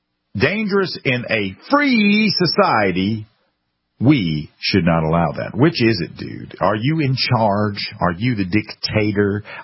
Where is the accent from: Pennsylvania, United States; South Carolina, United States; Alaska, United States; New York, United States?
South Carolina, United States; Coming from my home state, which means it's coming from a media outlet in my home state